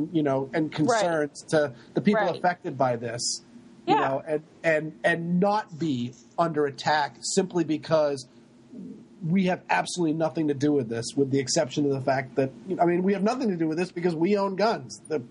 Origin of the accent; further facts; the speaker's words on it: Massachusetts, United States; like my home state of Massachusetts, and it's not any safer at all.